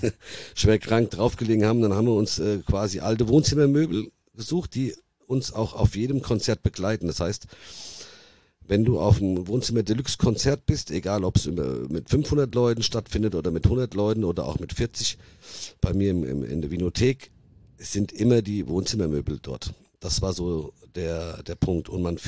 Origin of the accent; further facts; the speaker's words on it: Southern Italy, Italy; accent: Hessian; Ich habe den Dialekt ganz gut drauf. Wir kommen aus Süditalien. Den Dialekt kann ich super. Das rein Italienische ist sehr schwierig. Ihr hört ja auch, dass ich einen hessischen Dialekt habe.